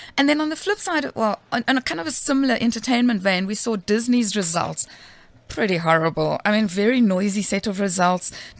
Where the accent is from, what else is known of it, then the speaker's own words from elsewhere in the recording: South Africa; To find work now would be impossible as a South African, I think.